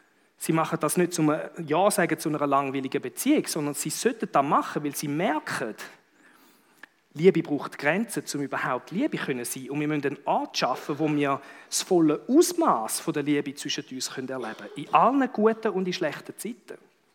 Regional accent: Switzerland; Wir sind eine Bundesgenossenschaft hier in der Schweiz.

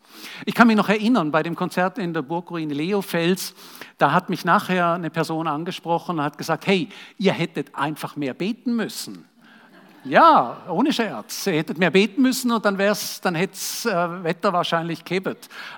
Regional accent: Radolfzell, Baden-Württemberg, Germany; das ist in meiner Heimatstadt in Radolfzell, direkt am See

